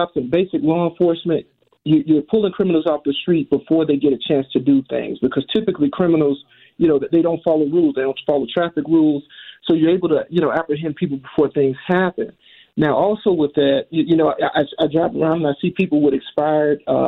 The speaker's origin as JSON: {"language": "English", "town": "St. Louis", "region": "Missouri", "country": "United States", "tie": "born or raised there", "said": "I'm born and raised in St. Louis. I don't live here now. I was 26 years in the military, retired."}